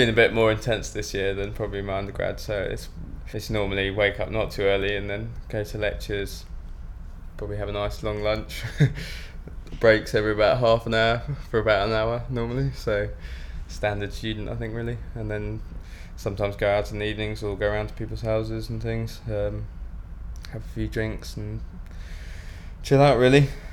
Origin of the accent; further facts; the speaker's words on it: Redhill, South East England, United Kingdom; I'm 23, and I'm from Redhill in Surrey.